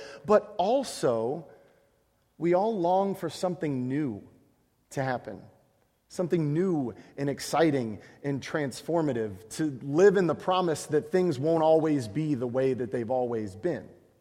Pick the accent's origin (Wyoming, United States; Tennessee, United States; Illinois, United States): Illinois, United States; Chicago; When I was like 10 years old, I grew up in Chicago, and in Chicago you get lots of snow.